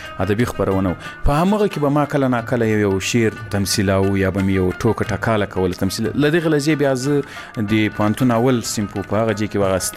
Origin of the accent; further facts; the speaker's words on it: Ghazni, Afghanistan; زه له غزنی څخه یو دوه درې کسان وو